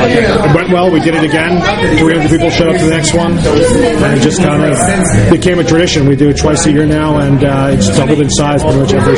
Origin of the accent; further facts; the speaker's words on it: New York, United States; now in Philadelphia, United States; And I'm from New York, and we did a lot of like nightlife and parties in New York, but our company moved to Philly about 11, 12 years ago